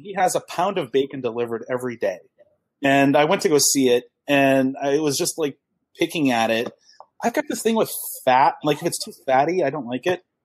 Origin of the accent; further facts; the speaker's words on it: Chicago, Illinois, United States; Went there because I grew up in Chicago, right?